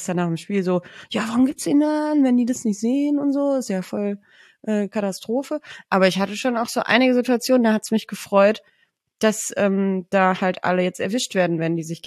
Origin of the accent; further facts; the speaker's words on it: Swabia, Germany; Ich bin ja auch aus Schwaben.